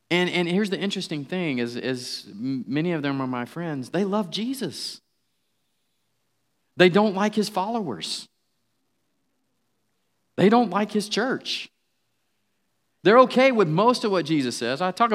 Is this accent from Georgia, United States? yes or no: yes; Atlanta, Georgia, United States; now in Charlotte, United States; I've lived in Charlotte now for about 10 years. And, I'm not hiding the fact that I'm from Atlanta or whatever, but I love this city.